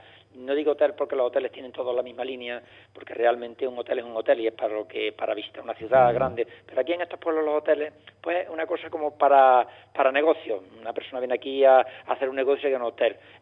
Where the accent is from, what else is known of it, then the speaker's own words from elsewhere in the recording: Andalusia, Spain; somos una comarca, bueno, pues al norte de la provincia de Córdoba, ni somos extremeños, ni somos cordobeses puros